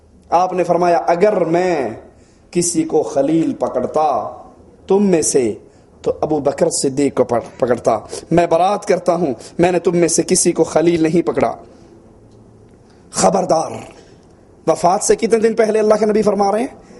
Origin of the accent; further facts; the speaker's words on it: Abdul Hakim, Punjab, Pakistan; میرے گاؤں میں عبدالحکیم سے باہر نکلو تو وہاں پر دربار ہے پیر دڑکی شاہ.